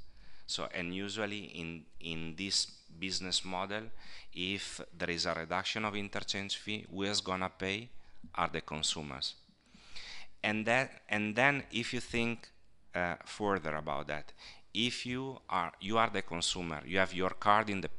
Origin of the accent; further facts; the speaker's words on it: Italy; but I know because I'm coming from Italy.